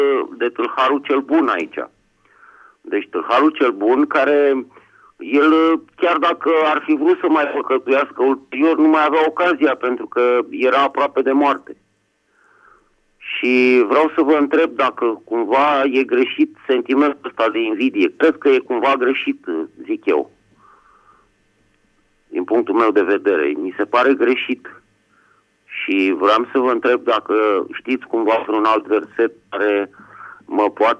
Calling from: Bucharest, Romania; din București

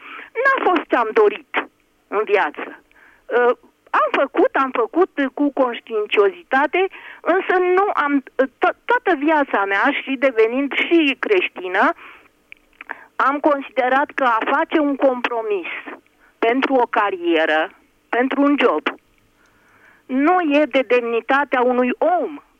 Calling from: Piatra Neamț, Neamț County, Romania; din Piatra Neamț.

